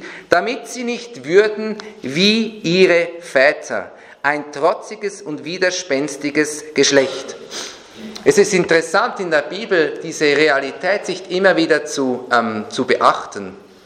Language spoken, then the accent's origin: German; Switzerland; also bei uns in der Schweiz zumindest, ununterbrochenen Wohlstand und Aufstieg.